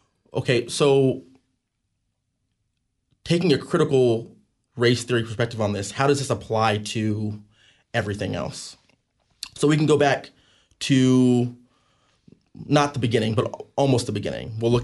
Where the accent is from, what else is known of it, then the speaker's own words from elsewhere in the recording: California, United States; also born or lived in Missouri / Montana; I come from the United States, born and raised in California, lived a little bit in Missouri and Montana as well.